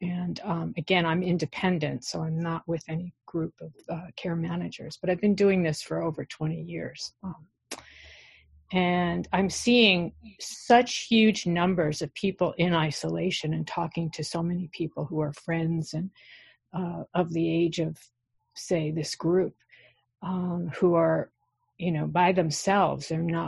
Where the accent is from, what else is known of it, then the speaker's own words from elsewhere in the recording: New York, United States; now in Minnesota, United States; I'm from New York, but I'm actually in Minnesota. I got here 4 weeks ago